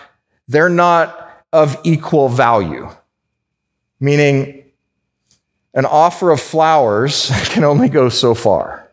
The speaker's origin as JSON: {"language": "English", "region": "California", "country": "United States", "said": "So I'm from California, right?"}